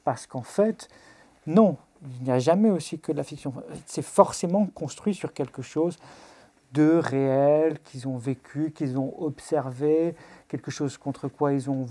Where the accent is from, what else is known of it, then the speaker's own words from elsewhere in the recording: Lyon, Auvergne-Rhône-Alpes, France; puisque j'ai grandi, je suis né à Lyon, j'ai vécu à Lyon.